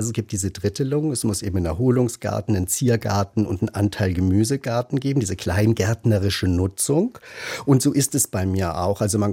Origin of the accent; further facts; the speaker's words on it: Nürtingen, Baden-Württemberg, Germany; also born or lived in Berlin; ich bin Berliner. Ich bin in Berlin geboren. Ich bin in Süddeutschland, in Nürtingen. Das ist so die Tübinger-Reutlinger-Gegend. Da bin ich zur Schule gegangen, aufgewachsen, habe dort Abitur gemacht